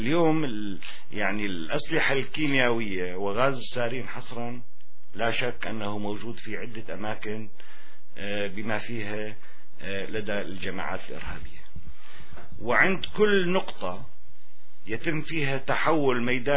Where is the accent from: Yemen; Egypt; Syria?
Syria; اليوم نحن كسوريين ما يهمنا العملية السياسية